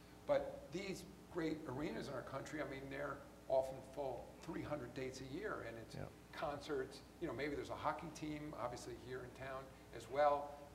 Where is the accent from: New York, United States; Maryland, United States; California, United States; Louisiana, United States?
New York, United States; New York City; but in the city I grew up in New York